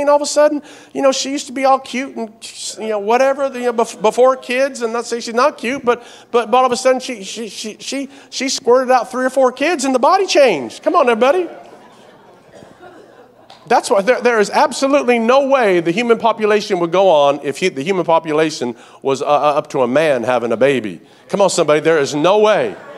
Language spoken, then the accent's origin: English; the South, United States; I'm from the South.